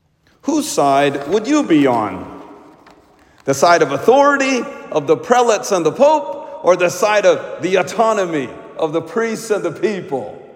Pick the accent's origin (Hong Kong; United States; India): India; Kerala; In my home state of Kerala, in India